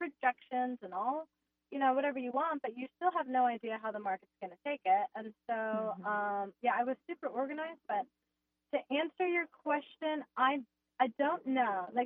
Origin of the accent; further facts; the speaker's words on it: New Jersey, United States; now in Texas, United States; I am from New Jersey originally, but I live in Texas. I've been in Texas for, I want to say, 9 years now.